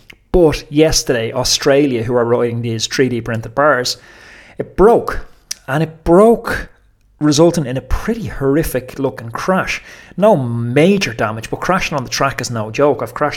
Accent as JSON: {"language": "English", "country": "Ireland", "said": "you'll have to put up with me sitting on my ass on bank holiday Mondays on the Irish schedule. The joys of being Irish."}